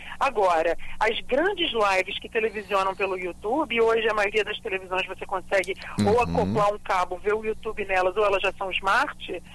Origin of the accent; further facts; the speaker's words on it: Niterói, Rio de Janeiro, Brazil; mas eu não sou carioca, eu sou Papa Goiaba.